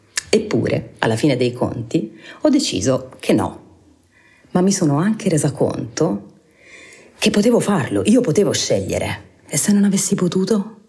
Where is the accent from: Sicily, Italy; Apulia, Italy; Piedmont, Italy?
Apulia, Italy; Taranto; Da decenni la mia città d'origine è schiacciata sotto il peso dell'industrializzazione